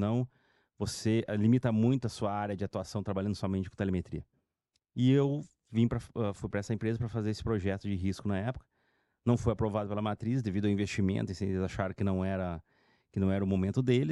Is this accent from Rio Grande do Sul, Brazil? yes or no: yes; Gravataí, Rio Grande do Sul, Brazil; born there; nasci no Rio Grande do Sul, Gravataí.